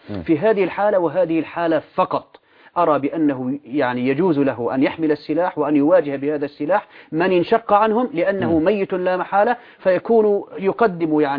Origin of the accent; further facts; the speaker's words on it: Syria; ما يجري عندنا في سوريا أشبه ما يكون بانسحاب أفراد من الجيش